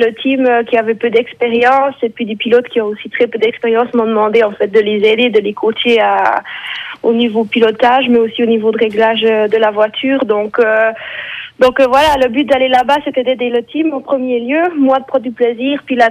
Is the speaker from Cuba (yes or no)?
no; Bern, Switzerland; accent: prévôtois; Accent prévôtois, naturellement. Celui-là, on ne peut pas le remplacer.